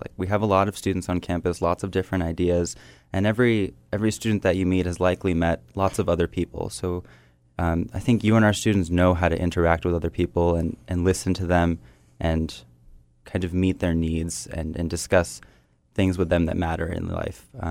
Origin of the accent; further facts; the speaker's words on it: Las Vegas, Nevada, United States; I'm from Vegas, so like having seasons here, it was just beautiful